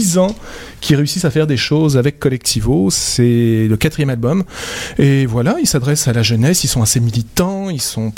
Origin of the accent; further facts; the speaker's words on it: Quebec, Canada; c'est de dire, voilà, on est des Québécois, même si on est.